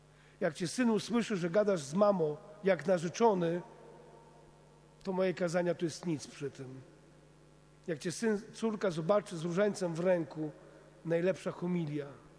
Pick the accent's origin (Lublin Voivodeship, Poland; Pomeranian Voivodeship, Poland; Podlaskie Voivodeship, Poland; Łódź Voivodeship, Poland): Lublin Voivodeship, Poland; Międzyrzec Podlaski; W Międzyrzecu, skąd pochodzę